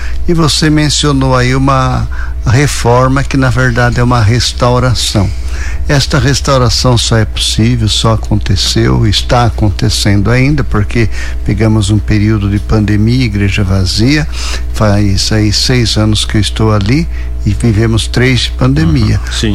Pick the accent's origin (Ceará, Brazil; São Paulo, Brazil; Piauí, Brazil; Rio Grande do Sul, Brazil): São Paulo, Brazil; Matão; quando eu vim de Matão para cá